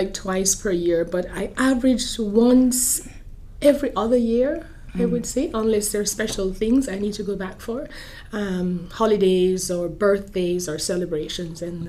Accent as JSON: {"language": "English", "country": "Jamaica", "tie": "born or raised there", "said": "So that's what I remember growing up in Jamaica."}